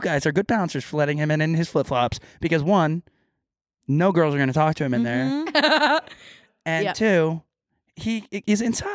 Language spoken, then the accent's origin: English; Texas, United States; I'm from Texas.